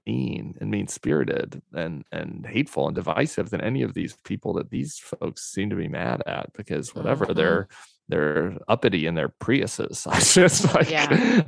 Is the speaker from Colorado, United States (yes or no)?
yes; Colorado, United States; I came from Colorado. I lived in the suburbs and am gay, right?